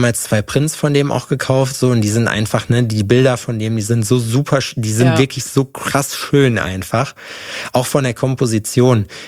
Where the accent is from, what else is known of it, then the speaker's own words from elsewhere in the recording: Schalksmühle, North Rhine-Westphalia, Germany; ich komme ja aus der Grenze zum Pott hinten, also Schalksmühle, das ist halt so bei Hagen, so in der Nähe von Dortmund.